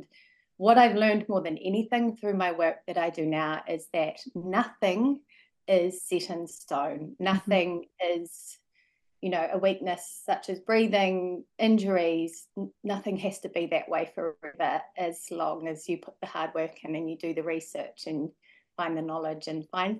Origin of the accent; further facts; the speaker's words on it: Invercargill, Southland, New Zealand; also born or lived in Oamaru; Oamaru, and Invercargill. I spent most of my schooling there. And I absolutely loved growing up in Southland.